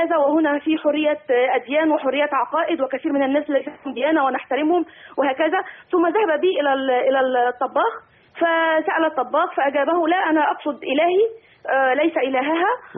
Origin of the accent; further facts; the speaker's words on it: Egypt; also born or lived in Canada; now in Riyadh, Saudi Arabia; انا اساسا مصريه الاصل كنديه الجنسيه.